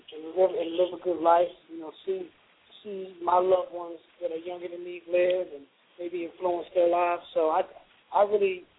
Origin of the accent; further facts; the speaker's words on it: Minneapolis, Minnesota, United States; And, you know, I'm from Minneapolis, and I came to an event where she was releasing